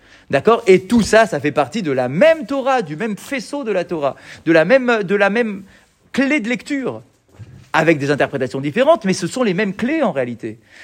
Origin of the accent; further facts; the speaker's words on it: France; Comme nous, aujourd'hui, on est des Juifs en France